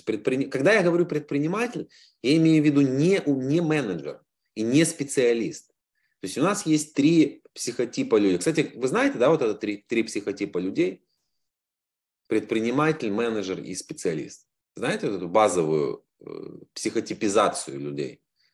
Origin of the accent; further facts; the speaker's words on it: Ovruch, Zhytomyr Oblast, Ukraine; У него в Овруче, откуда я родом